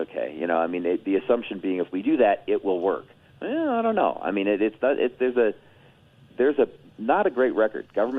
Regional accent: Chicago, Illinois, United States; I was born and raised in Chicago. All right, Chicago area, I should say.

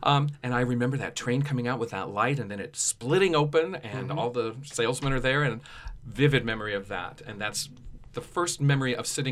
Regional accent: Fullerton, California, United States; I'm from a city called Fullerton, which is just above Anaheim

